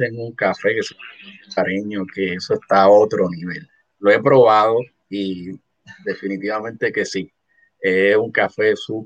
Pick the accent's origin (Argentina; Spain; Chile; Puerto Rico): Puerto Rico; Corozal; yo soy de Corozal y nosotros jugamos mucho voleibol contra los de Lares.